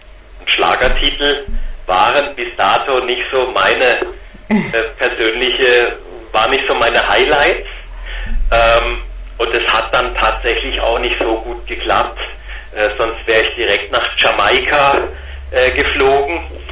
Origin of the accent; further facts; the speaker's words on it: Baden-Württemberg, Germany; ich komme aus dem Schwarzwald, ich komme aus Südbaden, genau genommen aus der Region südlicher Oberrhein